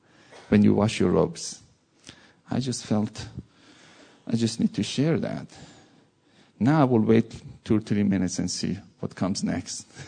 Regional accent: Iran; English is a second language; English is not my first language. I'm from Iran, you know. And speak another language.

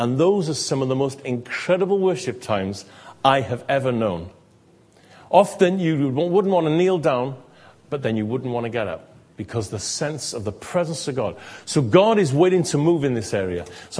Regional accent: United Kingdom; especially, I think, being British and that whole thing of approaching people.

